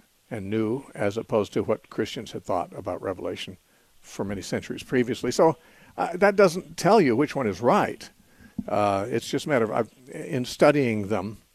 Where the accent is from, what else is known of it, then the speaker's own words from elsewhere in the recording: United States; As an American, for some reason, we had never even thought of that.